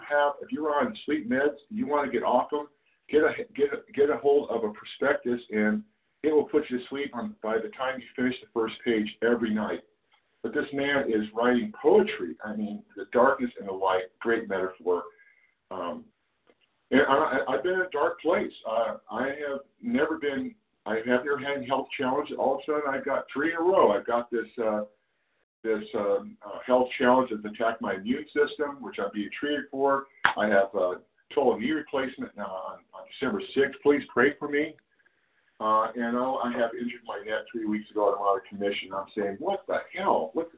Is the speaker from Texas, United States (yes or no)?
no; California, United States; I'm from California.